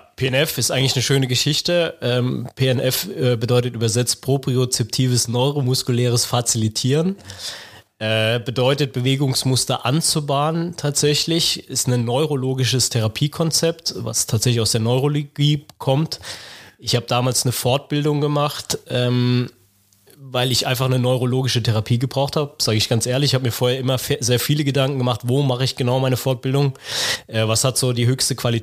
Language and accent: German; Bernkastel-Kues, Rhineland-Palatinate, Germany; ein Kollege auch aus der Physiotherapie, der aus meiner Heimat kommt, aus Bernkastel